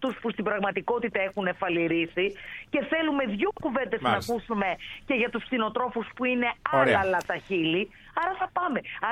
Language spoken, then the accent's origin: Greek; Larissa, Thessaly, Greece